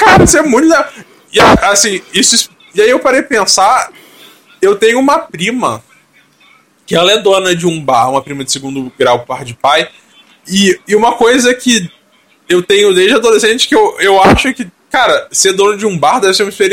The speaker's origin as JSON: {"language": "Portuguese", "country": "Brazil", "said": "Então, a gente é um país latino..."}